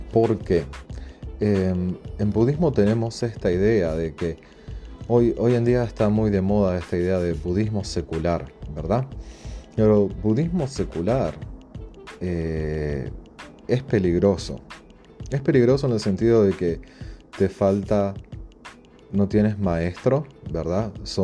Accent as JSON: {"language": "Spanish", "country": "Uruguay", "tie": "born or raised there", "said": "Yo me crié y me crié en Uruguay, y está esta costumbre también de antes del año nuevo limpiar todo, tirar todo lo viejo, deshacerte del almanaque"}